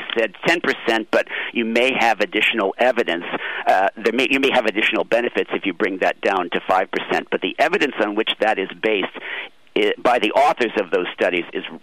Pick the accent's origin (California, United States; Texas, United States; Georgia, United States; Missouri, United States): California, United States; San Francisco; because I grew up in San Francisco and in the Bay Area, and we had it when I was a kid.